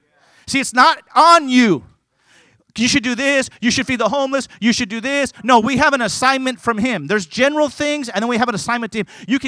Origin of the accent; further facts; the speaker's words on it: California, United States; I'm going to send to California because I'm from California. Amen. Great state.